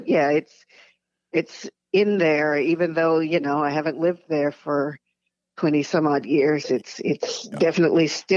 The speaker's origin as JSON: {"language": "English", "town": "Texarkana", "region": "Texas", "country": "United States", "tie": "born there", "said": "Yes, I was born in Wadley Hospital."}